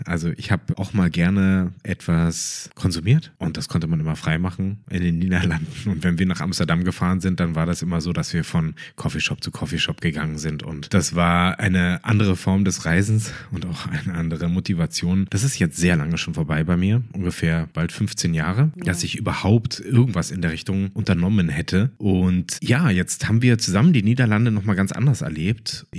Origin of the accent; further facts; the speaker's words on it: Berlin, Germany; Also ich als Berliner musste damals immer erstmal komplett durch den ganzen Osten fahren